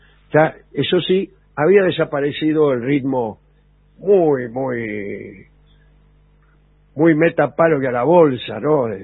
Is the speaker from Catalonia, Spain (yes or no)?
yes; Barcelona, Catalonia, Spain; de Barcelona.